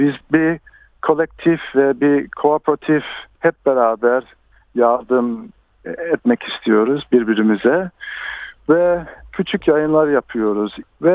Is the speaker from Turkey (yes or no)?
no; Melbourne, Victoria, Australia; 34 yaşındayım. Melbourne'de doğdum. Melbourne'in Northern Suburbs'de büyüdüm.